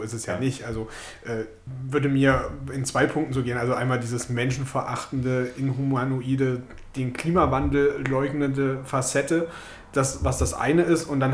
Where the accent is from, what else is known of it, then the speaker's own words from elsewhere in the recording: Saxony, Germany; wenn ich so auf meine Heimat schaue, so mitten in Sachsen gelegen